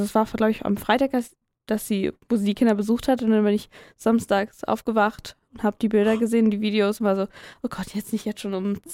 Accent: Hamburg, Germany; Und ich komme da, wo ich aufgewachsen bin in Hamburg, da ist eine Eissporthalle.

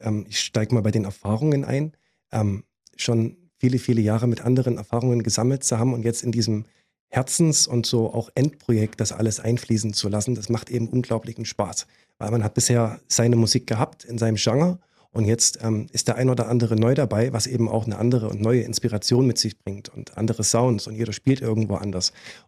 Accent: Schneeberg, Saxony, Germany; Oder auch bei uns in Schneeberg im Heimatort

